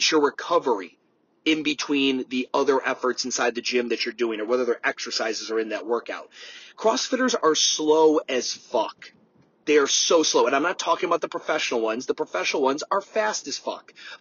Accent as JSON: {"language": "English", "town": "Charlotte", "region": "North Carolina", "country": "United States", "tie": "born or raised there", "said": "there's other organizations and certain things that I'll go to in Charlotte, North Carolina, my hometown, and things I'll donate"}